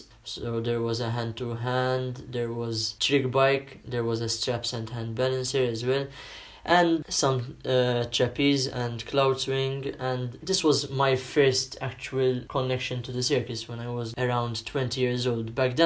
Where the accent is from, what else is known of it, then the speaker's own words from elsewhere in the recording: Malta; I'm from Malta.